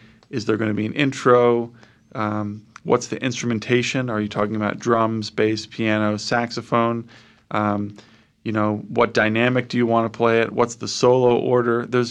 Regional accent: Washington, District of Columbia, United States; we grew up in Washington, D.C., and we were lucky enough to have parents who knew that we were interested in jazz.

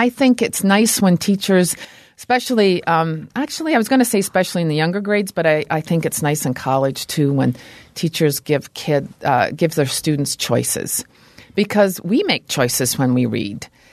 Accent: Scotland, United Kingdom; I was born and raised in Scotland, and I went through the British school system all the way up until I graduated from high school.

